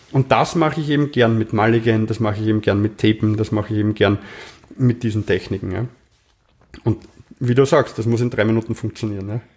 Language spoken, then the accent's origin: German; Vienna, Austria; weil die schwierigen Dinge merken wir als Wiener ja nicht.